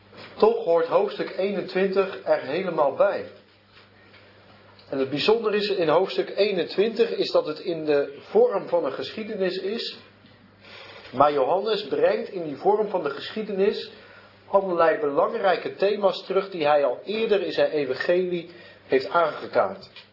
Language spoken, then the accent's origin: Dutch; Zeeland, Netherlands; Ik kom zelf uit Zeeland, dat je ook beroepsvissers.